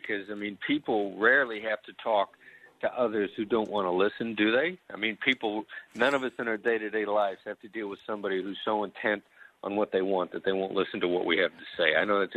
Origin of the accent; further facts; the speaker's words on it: Mount Pleasant, Iowa, United States; Well, I learned a lot growing up in Mount Pleasant. I can tell you that. I learned an awful lot from my Iowa upbringing.